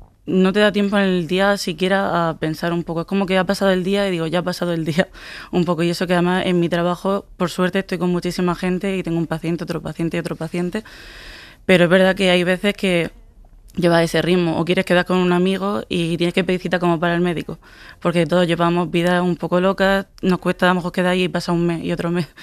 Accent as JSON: {"language": "Spanish", "town": "Lorca", "region": "Region of Murcia", "country": "Spain", "said": "estoy en Madrid, me encanta. Y sí que es verdad que otro ritmo, que parece, por ejemplo, que bueno, yo soy de Lorca"}